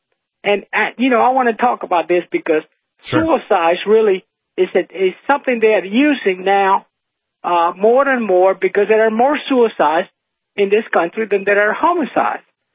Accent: Cuba; I'm from Cuba.

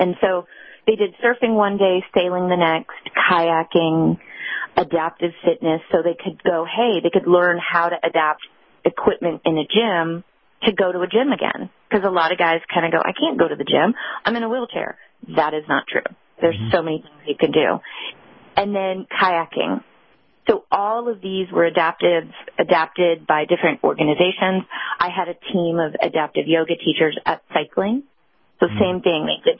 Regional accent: Arizona, United States; I'm from Arizona. There's no surfing except maybe, you know, on sand in Arizona.

